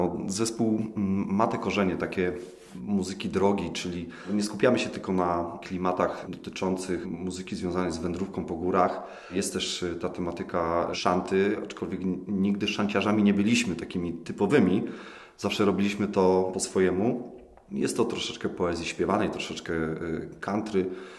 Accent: Gniezno, Greater Poland Voivodeship, Poland; now in Zielona Góra, Poland; Tak, pochodzę z Gniezna, czyli pierwsza stolica Polski.

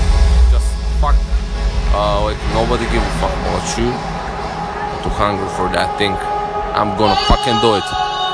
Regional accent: North Macedonia; English is a second language; I'm from Macedonia. They say a little country, but it's not like that.

